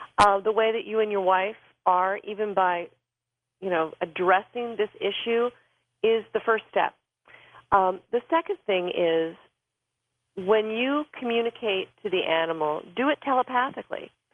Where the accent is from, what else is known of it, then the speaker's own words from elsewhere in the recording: Bedford, Pennsylvania, United States; I was from Bedford.